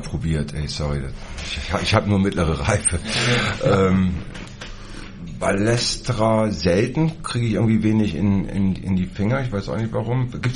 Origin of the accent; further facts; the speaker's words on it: Dresden, Saxony, Germany; Bin ich aus Dresden.